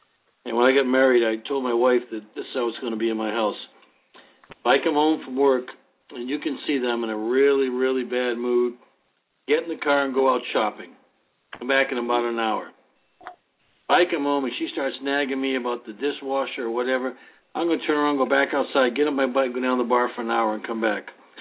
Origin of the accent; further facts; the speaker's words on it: East Coast, United States; growing up on the East Coast, we didn't have a car. We had nothing.